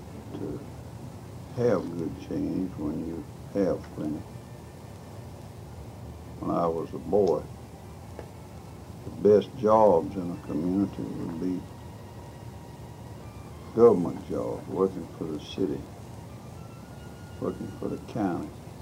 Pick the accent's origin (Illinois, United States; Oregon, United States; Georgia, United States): Georgia, United States; Bainbridge; I was born in Bainbridge, Georgia, which is down in the southwest corner of the state. So it was a small town